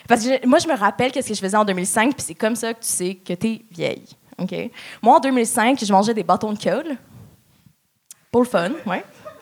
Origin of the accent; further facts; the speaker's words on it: Lebanon; je suis libanaise et musulmane, ok.